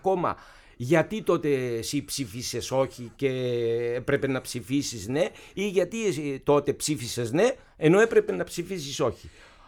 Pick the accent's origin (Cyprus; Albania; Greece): Cyprus; born there; Καταρχήν είμαι Έλληνας που γεννήθηκε στην Κύπρο.